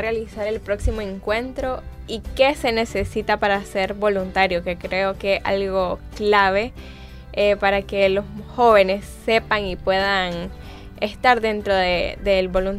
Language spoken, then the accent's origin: Spanish; Nicaragua; algo que nos hace falta como nicaragüenses aprender, y a veces nos sentimos extraños por esto.